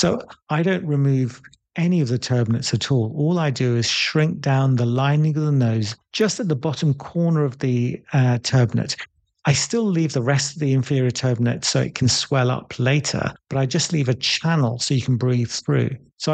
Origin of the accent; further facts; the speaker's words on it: North India, India; because I'm North Indian